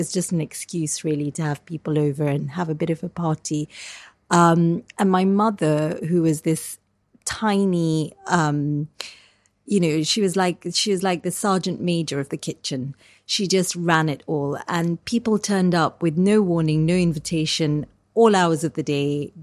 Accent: Kenya; But I grew up in Kenya in this kind of really wild terrain, red, volcanic, alluvial soil, very open spaces, chickens in the backyard, a completely chaotic, mad family.

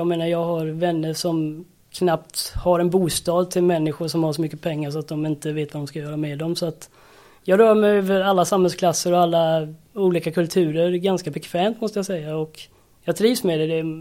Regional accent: Färjestaden, Kalmar County, Sweden; Jag uppvuxen på Öland med brofästet i Färjestaden.

